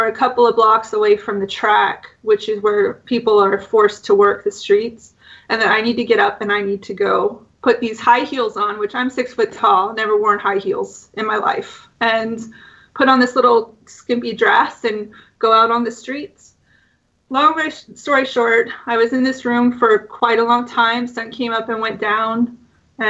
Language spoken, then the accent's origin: English; California, United States; I was living in my hometown where I'm back at now, and this is in a county called Humboldt County.